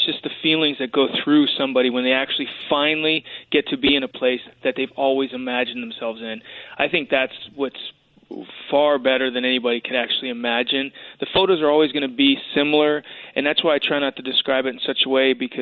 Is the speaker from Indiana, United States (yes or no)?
no; Colorado, United States; It's all relative to where you grow up, and since Mesa Verde was in my backyard, that's spectacular.